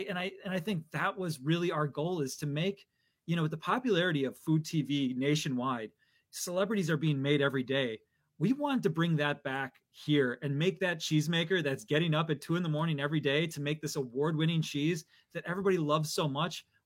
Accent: Milwaukee, Wisconsin, United States; The filmmakers and the folks that I grew up with in Milwaukee, like people like Chris Smith and Barry Polterman

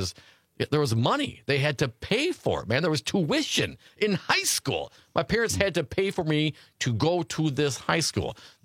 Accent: Stevensville, Wisconsin, United States; I grew up in Stevensville, up north there. Hey, not too far out of Appleton, Wisconsin.

